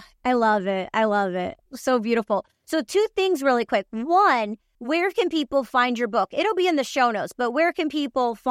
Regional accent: Michigan, United States; But I'm from Michigan, where she's from.

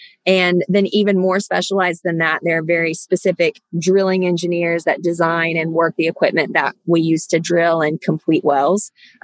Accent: Tulsa, Oklahoma, United States; I grew up in Tulsa, and I played soccer growing up and went to the University of Tulsa on a soccer scholarship.

